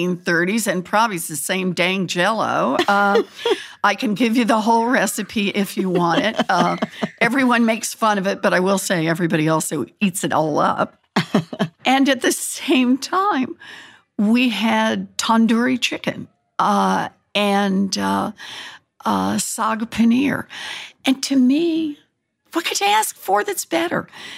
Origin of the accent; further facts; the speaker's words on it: Oklahoma, United States; So I was born and raised in Oklahoma. I have three brothers. Two of them are still Republicans.